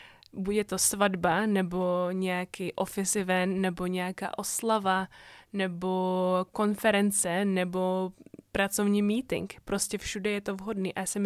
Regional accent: Ukraine; Czech is a second language; now in Czech Republic; jsem z Ukrajiny, ale zároveň žijí tady relativně dlouho, abych taky rozuměl i ty české stránce, i ty české mentalitě.

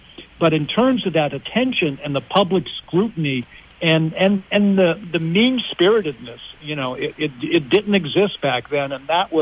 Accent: Pennsylvania, United States; I grew up in Western Pennsylvania. I'm an Arnold Palmer guy.

